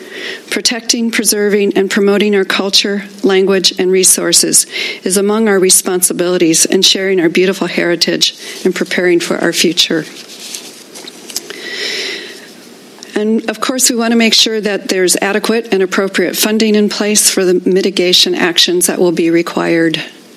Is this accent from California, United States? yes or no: yes; Avila Beach, California, United States; So not only did I say I come from good people, but that I come from Tohini, this area here, and from Avila Beach, which is also our village site of Sapatu.